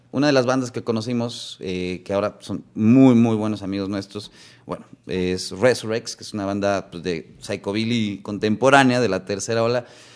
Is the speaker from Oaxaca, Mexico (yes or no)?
no; Mexico City, Mexico; accent: Chilango; hey, somos chilangos, entonces mexicanos